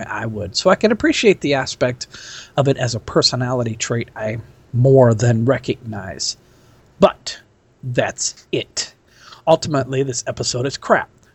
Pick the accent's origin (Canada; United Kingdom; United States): United States; Nebraska; from Nebraska.